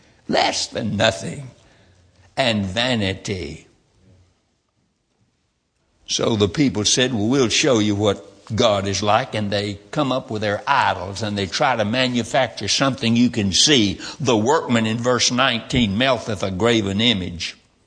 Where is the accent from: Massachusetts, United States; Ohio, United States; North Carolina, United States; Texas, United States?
North Carolina, United States; Roxboro; born there; I was born in Roxburgh, North Carolina.